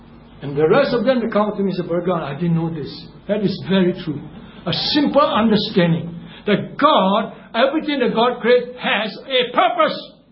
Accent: Singapore; I'm from Singapore.

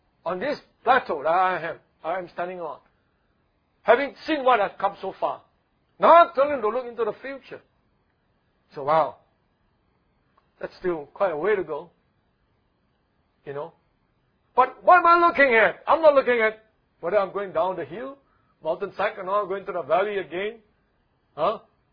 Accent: Singapore; born there; I was born, okay, I was born in Singapore

